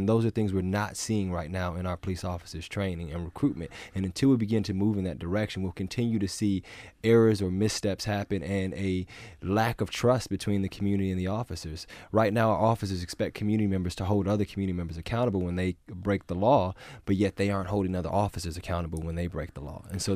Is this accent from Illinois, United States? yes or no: yes; Chicago, Illinois, United States; and I'm originally from Chicago, and that's a city that requires their officers to live inside of the city.